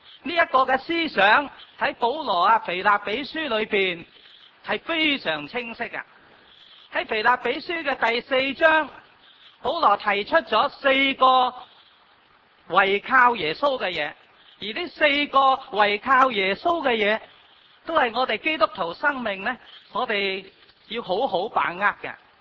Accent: China; 我哋中国人有所谓在家靠朋友，出外在家靠父母。

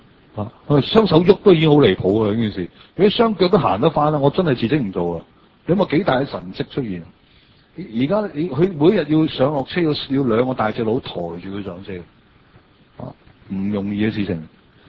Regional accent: China; 其實我中國人都唔握手噶，

